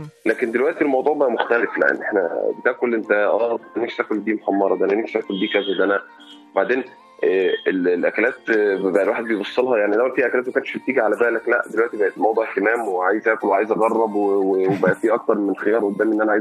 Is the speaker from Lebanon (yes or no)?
no; Egypt; واحنا بصحه طبيعتنا كمصريين اكلنا اصلا كمان دسم